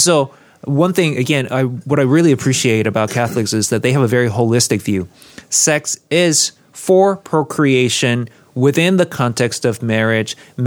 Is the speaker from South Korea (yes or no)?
yes; South Korea; I grew up Roman Catholic in Korea